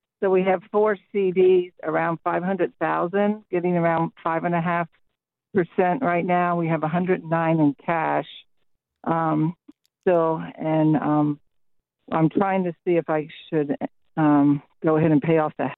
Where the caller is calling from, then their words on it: Virginia, United States; I'm from Virginia.